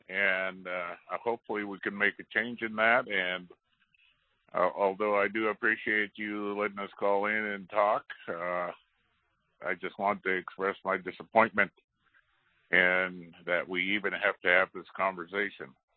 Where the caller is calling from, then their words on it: Alaska, United States; I'm calling in from Southeast Alaska.